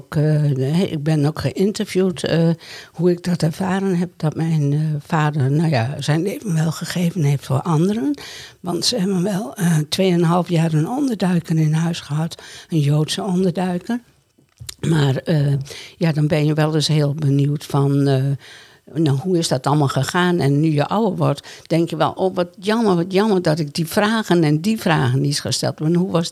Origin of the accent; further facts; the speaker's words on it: Bergentheim, Overijssel, Netherlands; Ik kom uit Overijssel, uit Bergentheim.